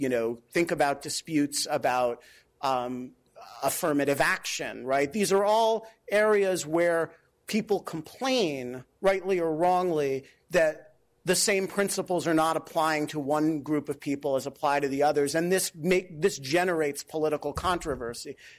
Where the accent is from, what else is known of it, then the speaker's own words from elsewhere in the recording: United States; I would think I reserve the right as an American